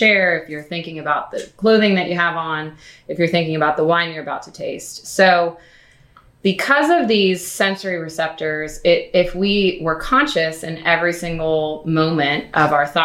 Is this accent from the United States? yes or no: yes; Kentucky, United States; now in San Francisco, United States; Well, I will tell you, I grew up in Kentucky. So being on horse farms was where I always was experiencing my little childhood life.